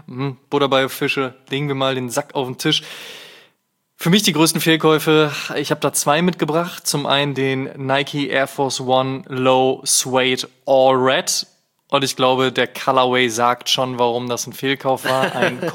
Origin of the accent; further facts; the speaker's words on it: Münster, North Rhine-Westphalia, Germany; Und wären am nächsten Tag nach Münster gefahren, in meine alte Heimat